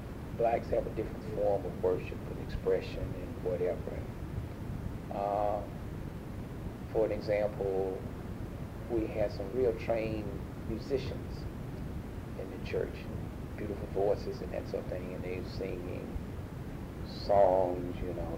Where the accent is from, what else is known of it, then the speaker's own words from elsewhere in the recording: the South, United States; I spent a lot of time really articulating how I felt about growing up under segregation.